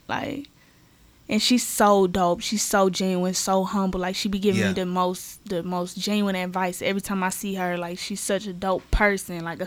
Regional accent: Atlanta, Georgia, United States; It's like growing up in Atlanta, it seemed obtainable.

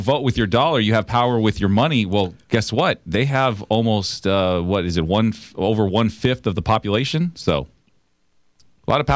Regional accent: San Jose, California, United States; Sorry, I'm from San Jose, so whatever.

